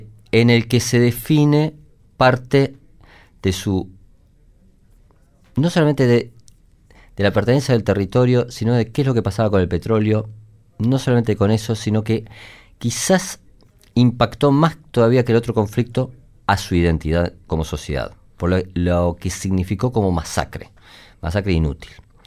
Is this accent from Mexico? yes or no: no; Uruguay; cuán latinoamericanos somos los uruguayos y cuán hermanados estamos con los bolivianos